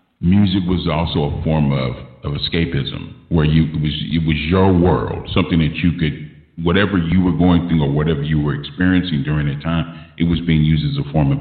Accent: Los Angeles, California, United States; growing up in South Central

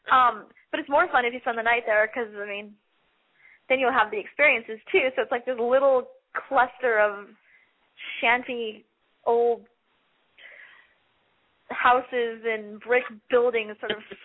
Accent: California, United States; moved away; I mean, I'm from California, and I moved out here

